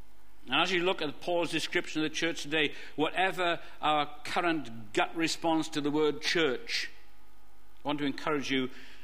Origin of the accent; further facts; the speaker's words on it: Wales, United Kingdom; moved away as an adult; now in England; Because I was born and I was brought up in Wales until I was 18. And then I moved to England, and I've lived in England ever since. And that means I've lived in England twice as long as I lived in Wales. But I still feel thoroughly Welsh.